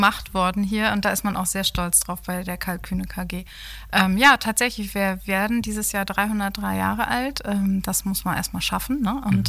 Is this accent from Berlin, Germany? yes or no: yes; Berlin, Germany; Ich bin tatsächlich ein echtes Großstadtkind. Ich bin in Berlin groß geworden. Also ich bin da geboren und groß geworden.